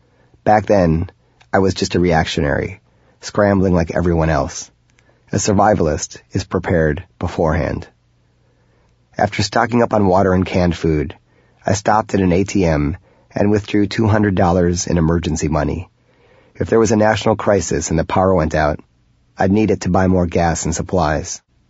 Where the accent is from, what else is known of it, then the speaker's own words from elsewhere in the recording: Northern United States, United States; After all, growing up in the North, we never thought of ourselves as Northerners. We were simply Americans.